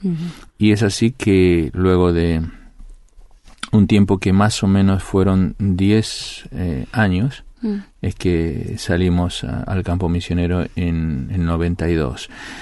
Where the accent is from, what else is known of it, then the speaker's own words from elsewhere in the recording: Tucumán, Argentina; moved away; Bueno, yo soy del norte, de Tucumán, la provincia de Tucumán, que es la provincia más pequeña de Argentina, pero es la más densa.